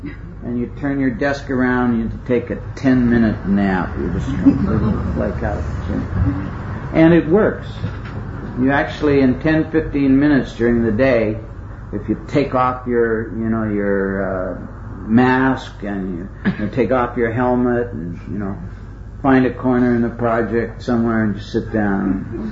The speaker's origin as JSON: {"language": "English", "country": "Canada", "said": "I'm Canadian, so, you know, Canadians always go up to Alaska every once in a while or something."}